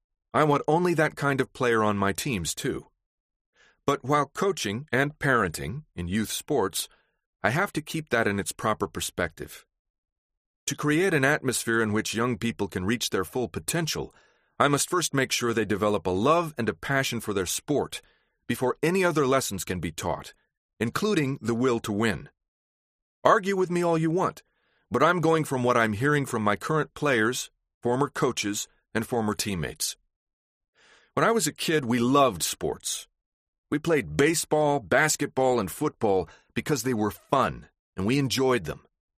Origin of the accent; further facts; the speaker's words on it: Reynoldsburg, Ohio, United States; I was the third of four boys growing up in Reynoldsburg, Ohio, a suburb of Columbus.